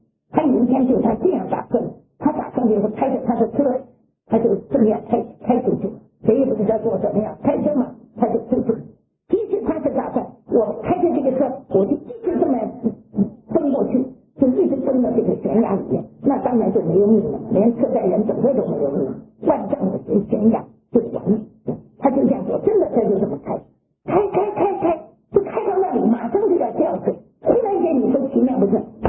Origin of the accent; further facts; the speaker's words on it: China; 救了我们中国人，一个外国人